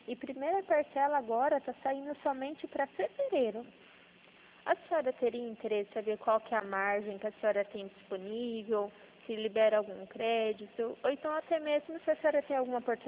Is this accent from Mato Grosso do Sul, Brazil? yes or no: yes; Dourados, Mato Grosso do Sul, Brazil; Eu sou daqui de Dourados também.